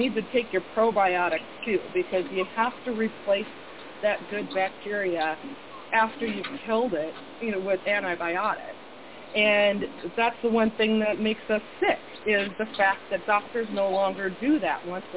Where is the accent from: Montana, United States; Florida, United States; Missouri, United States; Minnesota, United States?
Minnesota, United States; I grew up in Minnesota, and the Mall of America used to have a comedy club called Knuckleheads Comedy Club.